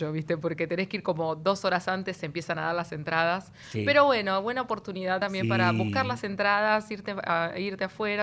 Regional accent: Santa Fe, Argentina; Soy santafesina, ¿cómo no me va a gustar

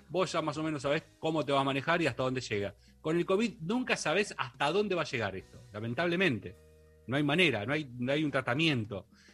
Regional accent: Bahía Blanca, Buenos Aires Province, Argentina; muy de mi terruño, muy de mi ciudad natal, Bahía Blanca.

